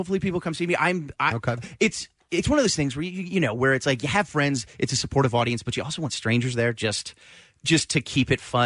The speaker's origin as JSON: {"language": "English", "town": "Eagleville", "region": "Pennsylvania", "country": "United States", "tie": "born or raised there", "lives_now": "Philadelphia, United States", "said": "I grew up in Eagleville, Pennsylvania."}